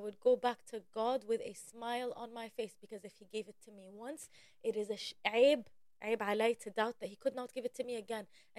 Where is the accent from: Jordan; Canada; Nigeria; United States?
Jordan; It's a very different life than what I grew up in Jordan experiencing.